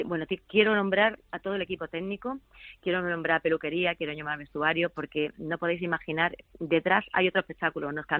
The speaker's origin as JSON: {"language": "Spanish", "town": "Málaga", "region": "Andalusia", "country": "Spain", "said": "que soy malagueña"}